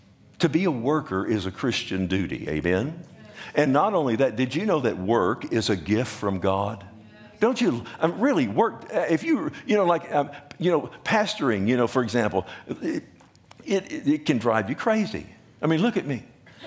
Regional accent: Texas, United States; No one tells me what to do. I'm my own man. I'm an American. I'm a Texan, by golly.

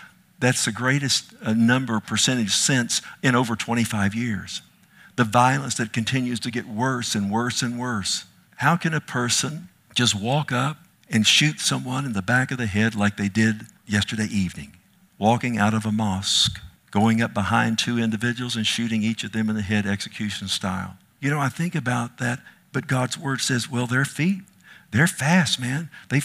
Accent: Texas, United States; everything there was concrete, man, and I was from Texas.

